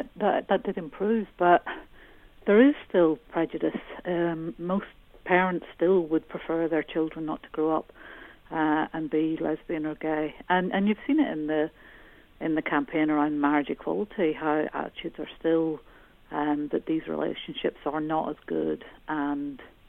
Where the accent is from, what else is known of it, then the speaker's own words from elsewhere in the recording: Ireland; moved away as an adult; I grew up in Corrine, and I left Ireland in the mid-80s because I felt I couldn't be myself here.